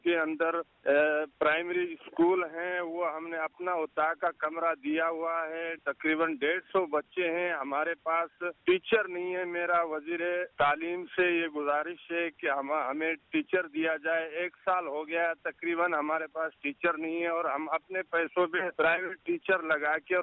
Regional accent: Sindh, Pakistan; ضلع میرپور خاص، ہمارا گاؤں جو ہے حاجی غلام سرور شیرانی کے نام سے ہے، جس میں 61 گھر ہیں،

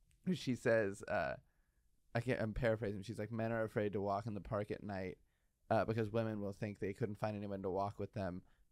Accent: San Francisco, California, United States; I'm from San Francisco and they call it San Franceria sometimes.

